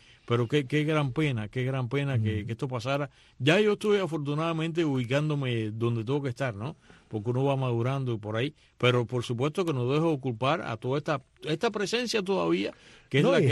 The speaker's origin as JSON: {"language": "Spanish", "country": "Cuba", "said": "como yo cubano"}